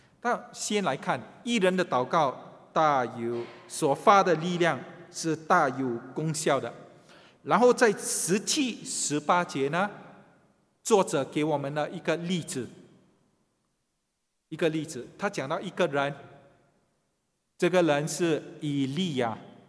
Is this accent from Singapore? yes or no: yes; Singapore; 我感到很荣幸， 能够生长在新加坡。